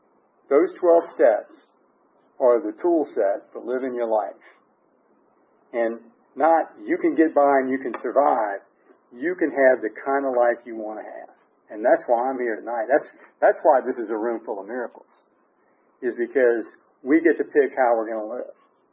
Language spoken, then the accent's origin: English; Louisiana, United States; So as I was saying, I grew up in Louisiana and I was drinking a lot.